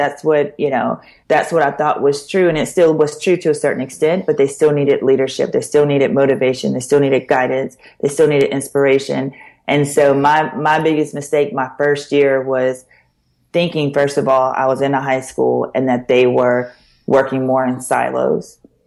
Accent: Louisiana, United States; You know, I am from Louisiana.

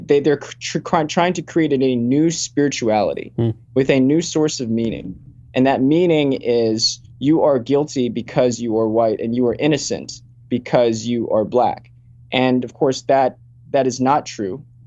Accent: Richmond, Virginia, United States; I grew up in Virginia and Richmond. I did not have a racial sense or a racial sensibility.

